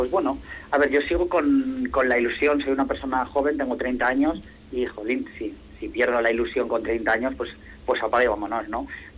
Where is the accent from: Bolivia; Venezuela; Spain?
Spain; Arrasate, Basque Country; also born or lived in Vitoria; yo soy de Arrasate, soy nacido en Vitoria, lo que pasa que, bueno, toda la familia vive en Arrasate